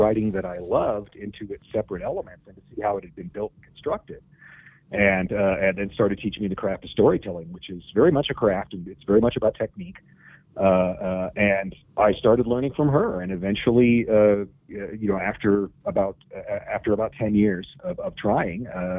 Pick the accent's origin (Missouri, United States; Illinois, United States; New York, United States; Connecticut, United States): Missouri, United States; Independence; who was also a native of Independence, Missouri, my hometown, showed up to talk.